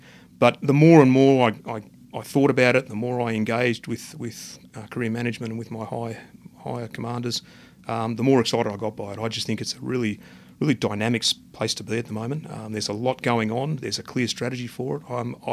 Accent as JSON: {"language": "English", "town": "Canberra", "region": "Australian Capital Territory", "country": "Australia", "tie": "born or raised there", "also_born_or_lived": "Penrith / Adelaide", "said": "I was born in Penrith, just outside of Sydney. I did a little stint in Adelaide as a toddler and then moved to Canberra with my family in the late 70s, early 80s. Did all my schooling through Canberra."}